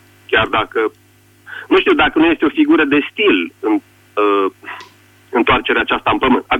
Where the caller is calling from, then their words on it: Sălaș, Romania; Vă sunt din Sălaș.